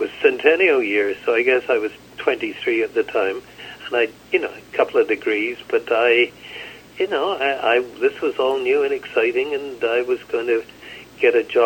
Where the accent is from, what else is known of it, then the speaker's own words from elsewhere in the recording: Scotland, United Kingdom; now in Canada; I describe myself as a Scottish immigrant with a very poor sense of direction.